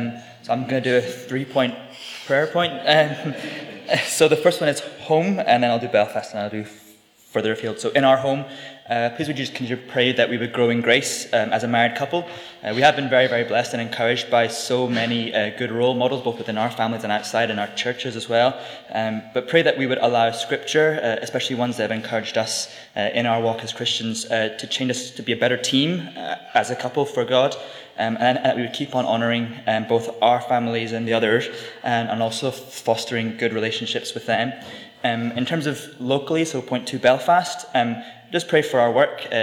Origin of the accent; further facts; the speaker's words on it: Istanbul, Turkey; moved away as an adult; now in United Kingdom; I was born in Istanbul, Turkey, to missionary parents. So my dad's from Scotland and my mum's from Singapore. So I grew up in Istanbul till I was 18 and went to uni.